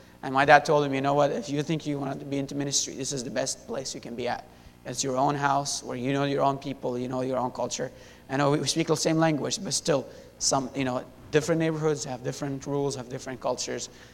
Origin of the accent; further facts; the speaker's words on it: Syria; English is a second language; moved away as an adult; now in United States; I was born and raised in Syria. Lived there for 19 years, and then came to the States in 2012.